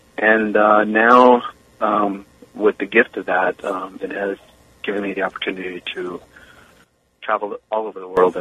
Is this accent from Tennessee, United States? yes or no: no; New Mexico, United States; I come from the Diné Nation, the Navajo Nation, and I come from the wonderful state of New Mexico and Arizona.